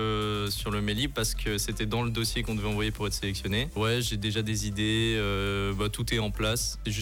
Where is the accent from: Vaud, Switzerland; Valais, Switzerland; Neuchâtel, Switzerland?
Vaud, Switzerland; Yverdon; j'ai 21 ans et je viens d'Yverdon.